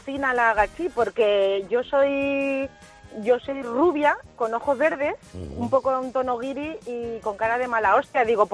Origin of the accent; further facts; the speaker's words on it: Albacete, Castilla-La Mancha, Spain; now in El Puerto de Santa María, Spain; Desde el puerto de Santa María, pero soy de Albacete.